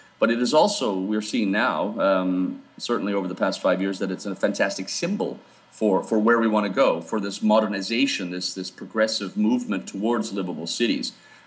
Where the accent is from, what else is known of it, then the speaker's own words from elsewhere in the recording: Calgary, Alberta, Canada; also born or lived in Fort McMurray; I was born in Fort McMurray and then grew up in Calgary. So from tar sands baby to the Danish bicycle ambassador, go figure.